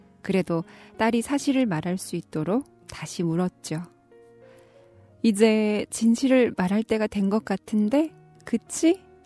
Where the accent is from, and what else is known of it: North Korea